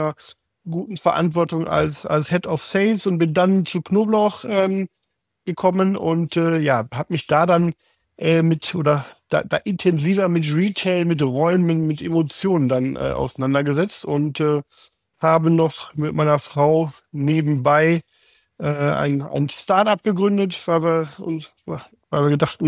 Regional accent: North Rhine-Westphalia, Germany; Meine Eltern hatten früher in Ostwestfalen ein kleines Geschäft und da bin ich quasi zwischen den Kleiderstangen aufgewachsen

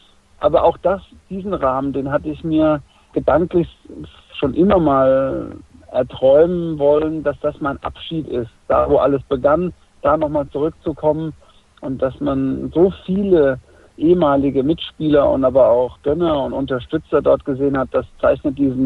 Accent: Obernburg, Bavaria, Germany; komme ja vom Untermain. Traditionsverein TV Großwallstadt ist für alle ein Begriff. TuS Obernburg ist der Nachbarverein, da wo ich herkomme.

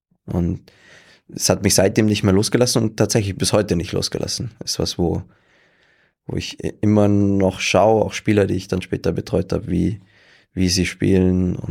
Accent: Tyrol, Austria; also born or lived in Munich; Aber ganz, ganz oft umgezogen in meinem Leben, gemeinsam mit meinen Eltern. Und bin in Tirol aufgewachsen und Tirol. Wenn du mich fragst, was meine Heimat ist, dann ist es Tirol. Und da der Bezirk Reutte, wo ich auch ja jetzt immer noch lebe

